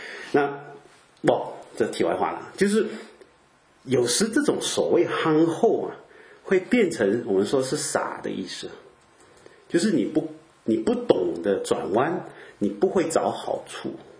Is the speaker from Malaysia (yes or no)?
yes; Malaysia; also born or lived in Canada; 我以前在加拿大的时候，我在说马来西亚人呢，我们中文都不好啊。